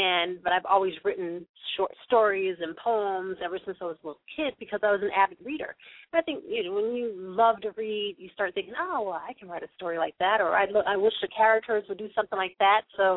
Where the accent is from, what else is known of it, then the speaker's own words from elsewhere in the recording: New Jersey, United States; now in Los Angeles, United States; Sure. Well, I am from New Jersey. I've been living in California for so long that I consider myself an honorary Los Angelino.